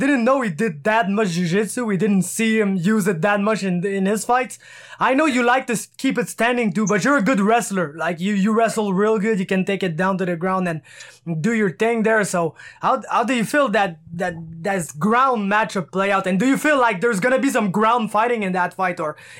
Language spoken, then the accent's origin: English; Canada; Cause I'm a Canadian, so I played hockey.